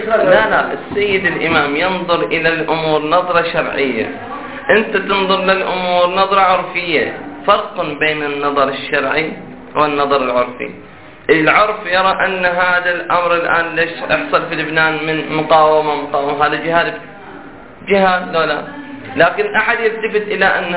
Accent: Qatif, Eastern Province, Saudi Arabia; حتى إحنا عندنا في القطيف ثلاث ليالي مظاهرات

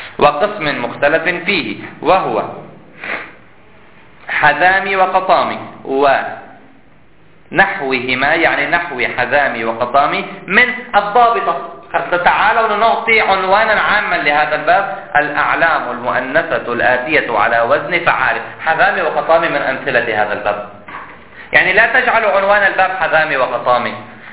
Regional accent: Hejaz, Saudi Arabia; أنا لا أهتم به كحجازي

